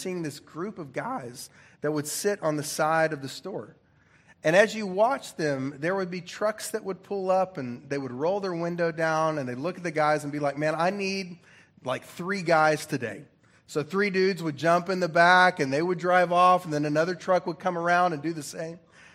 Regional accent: Oklahoma, United States; Man, when I was growing up in Oklahoma, God's country, when I was in, anybody?

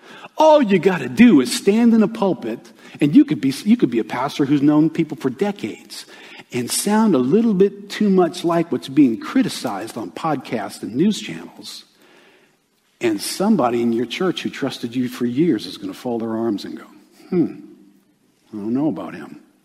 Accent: United States; I grew up in America. I grew up in the suburbs of America, all right?

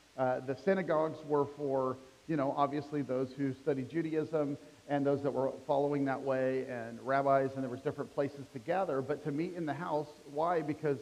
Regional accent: Kansas, United States; So in our life, I grew up in Kansas.

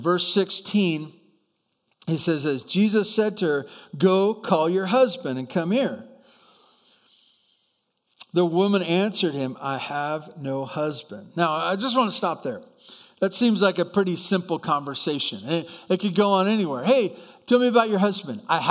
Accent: Santa Barbara, California, United States; But I grew up in Santa Barbara, and at the time we lived on a small avocado orchard, and we had to have a well.

